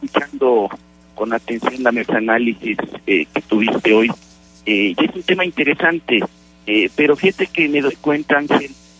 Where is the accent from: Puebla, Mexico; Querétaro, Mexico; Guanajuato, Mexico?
Querétaro, Mexico; todos somos queretanos